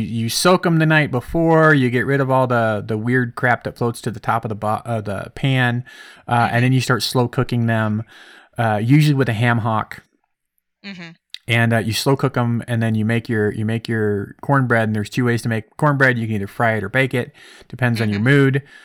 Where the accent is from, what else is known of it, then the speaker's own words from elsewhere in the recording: Ireland; And I am also Irish.